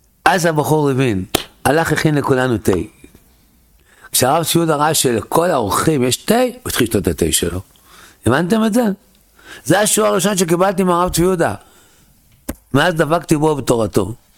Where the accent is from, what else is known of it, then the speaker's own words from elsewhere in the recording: Tel Aviv, Tel Aviv District, Israel; אני גדלתי במקום פשוט, סביבה פשוטה, בתל אביב, שלפני 50 שנה, יותר, 60 שנה, עם שכונות של פשע וסמים, גם גדלתי. הורים שעים מסורת דתיים